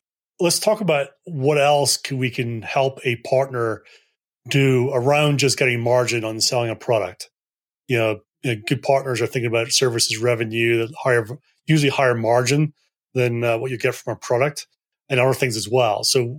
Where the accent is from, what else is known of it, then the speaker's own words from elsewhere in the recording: Scotland, United Kingdom; also born or lived in Hong Kong; even though I'm born and bred in Scotland, we actually lived in Hong Kong for a few years as I was a little bit older.